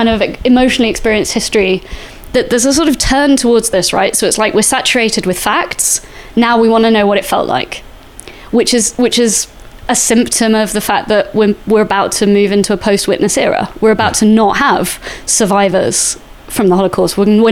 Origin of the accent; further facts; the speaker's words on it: Salisbury, South West England, United Kingdom; I grew up in Salisbury